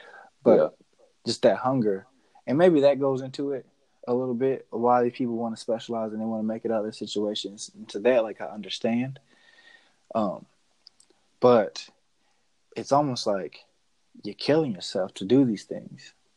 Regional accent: Cleveland, Ohio, United States; so I'm from Cleveland, Ohio.

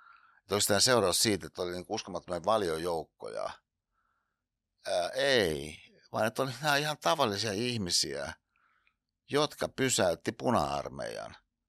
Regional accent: Hyvinkää, Uusimaa, Finland; niin kuin itse olen kotoisin Hyvinkäältä

